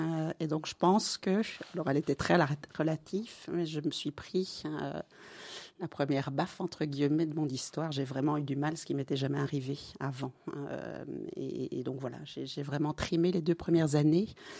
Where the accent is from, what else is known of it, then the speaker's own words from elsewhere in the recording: Boussu, Wallonia, Belgium; moved away as an adult; also born or lived in Brussels; Je suis née à Boussu.